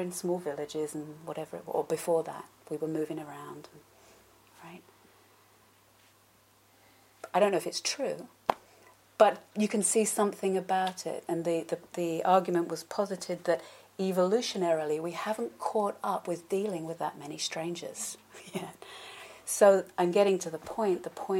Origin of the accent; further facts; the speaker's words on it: London, United Kingdom; I don't live in a city. I grew up in London, but I don't live in a city anymore.